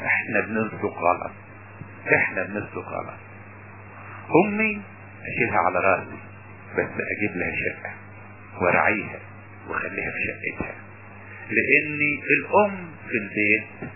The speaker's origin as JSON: {"language": "Arabic", "region": "Upper Egypt", "country": "Egypt", "said": "في مثل عندنا في الصعيد يقول لك معزاية خلص ولا جمل شرك"}